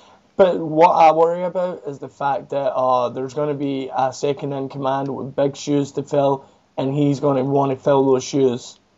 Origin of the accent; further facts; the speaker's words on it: United Kingdom; I'm British, so as a Brit, I look at this as, it's a great achievement for the world